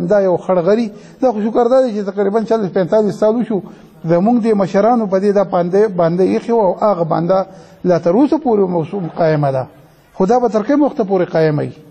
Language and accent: Pashto; Pakistan; زه پاکستانی یم